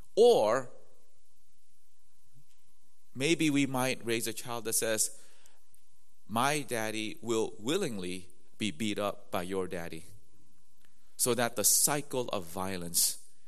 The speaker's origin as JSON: {"language": "English", "country": "South Korea", "tie": "born or raised there", "said": "I grew up with that in Korea."}